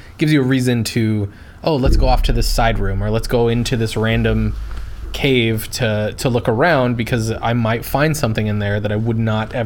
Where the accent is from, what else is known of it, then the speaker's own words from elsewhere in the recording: Gilroy, California, United States; Gilroy. It's a shitty little nowhere town.